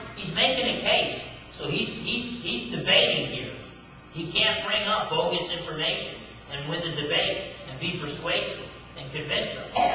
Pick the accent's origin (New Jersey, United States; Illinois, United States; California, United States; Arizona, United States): New Jersey, United States; I'm from New Jersey, okay? I grew up in Essex County, New Jersey. That's why the heavenly voice, I know you picked up on that.